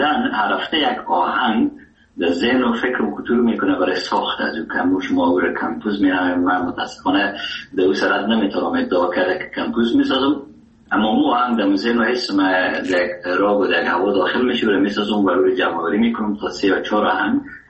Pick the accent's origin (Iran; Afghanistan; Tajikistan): Afghanistan; زبان اصلی و وطنی ما دری است و فارسی است و چقدر در هرات استفاده میشه و زبان دوم ما که در افغانستان است زبان پشتو